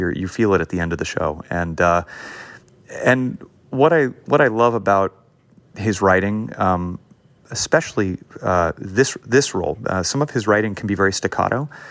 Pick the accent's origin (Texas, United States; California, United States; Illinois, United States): California, United States; Los Angeles; I grew up in an area of LA called Hancock Park.